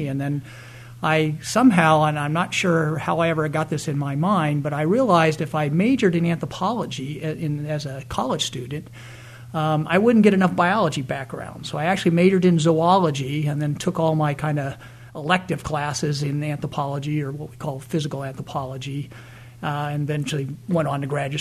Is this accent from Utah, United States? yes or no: yes; Salt Lake City, Utah, United States; born there; also born or lived in California; I was born in Salt Lake City, Utah, so I'm a Western boy compared to the Midwest here, and we moved around a lot. I actually went to three different high schools, but when I was a sophomore in high school in a school in California